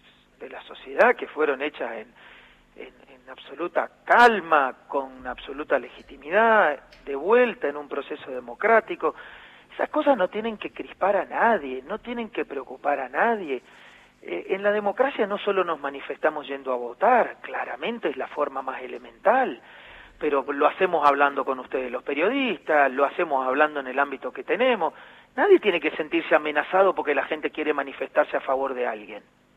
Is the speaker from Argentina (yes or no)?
yes; Argentina; somos ciudadanos argentinos